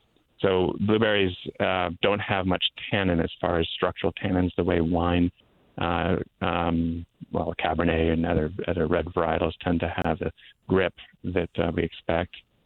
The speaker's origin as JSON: {"language": "English", "region": "Maine", "country": "United States", "tie": "born or raised there", "moved": "yes", "lives_now": "California, United States", "said": "I was born and raised in Maine and then moved to California, where I make grape wine."}